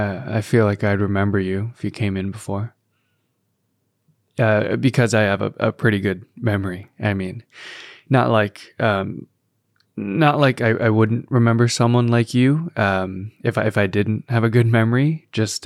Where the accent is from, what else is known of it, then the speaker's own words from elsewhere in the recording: Canada; I'm from Canada, and we don't really do that kind of thing. At least not where I'm from.